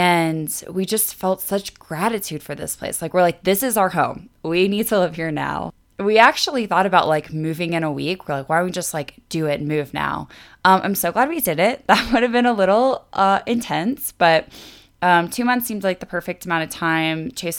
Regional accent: Atlanta, Georgia, United States; We grew up in Atlanta and have family and amazing group of friends there, but we're just nature people.

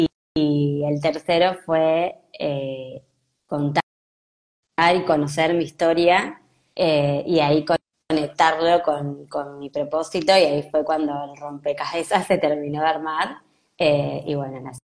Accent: Argentina; now in Spain; Bueno, soy argentina, estoy en España, uh-huh. Pero soy expatriada hace ya poco más de 7 años.

